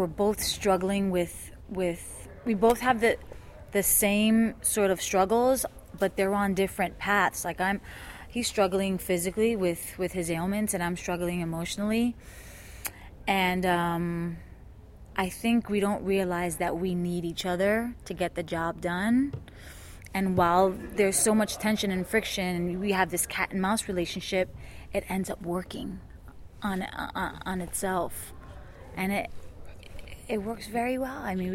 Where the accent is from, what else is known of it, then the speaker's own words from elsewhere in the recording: New York, United States; Yeah, I'm just from New York.